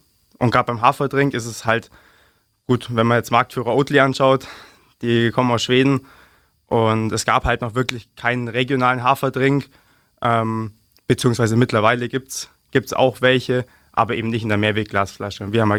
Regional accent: Lechhausen, Bavaria, Germany; Ich persönlich bin aus Lechhausen und wir haben selber einen landwirtschaftlichen Betrieb im Landkreis Günzburg.

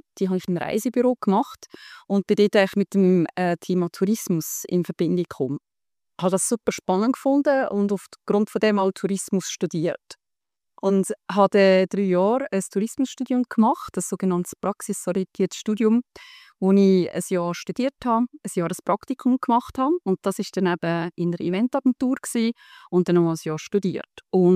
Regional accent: Lucerne, Switzerland; Ich komme aus dem Kanton Luzern, bin in Budisholz daheim

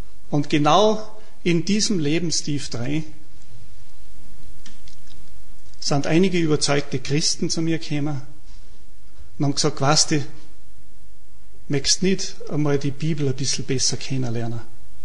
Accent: St. Martin bei Lofer, Salzburg, Austria; Ich bin Ministrant gewesen, daheim bei uns in St. Martin bei Lofer.

